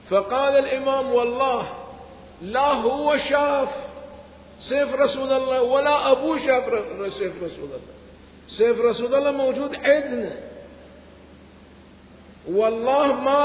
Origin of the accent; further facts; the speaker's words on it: Iraq; عبد الله ابن الحسن هنا مدفون عندنا بالعراق طريق الديوانية.